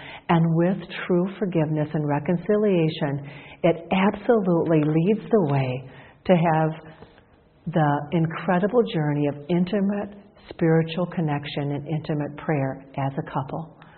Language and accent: English; Michigan, United States; and we're from Michigan, and the weather was horrendous.